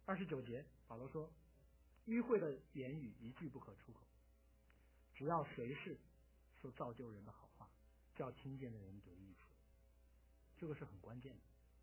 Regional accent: Shanghai, China; now in United States; 因为我从上海来的

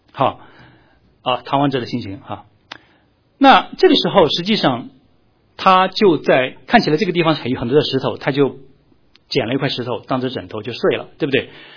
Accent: China; 那再看我们中国人，是吧？我们中国的古人啊，那就更是了

